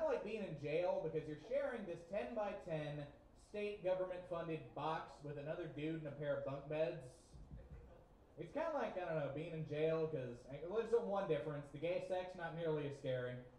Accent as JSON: {"language": "English", "region": "Florida", "country": "United States", "said": "That bugged the hell out of me because I'm originally from Florida and I can't whip my cock out and show people where Orlando's at."}